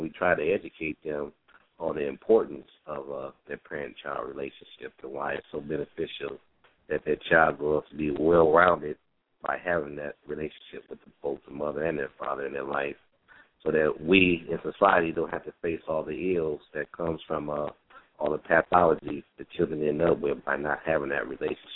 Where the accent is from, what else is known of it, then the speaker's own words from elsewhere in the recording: Peoria, Illinois, United States; from Peoria, Illinois, and I'm the executive director of Illinois Fathers